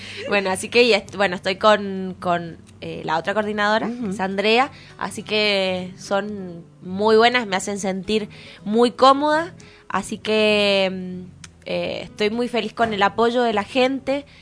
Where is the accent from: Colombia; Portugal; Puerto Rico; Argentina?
Argentina; Mendoza; es lo que nos caracteriza como mendocinos.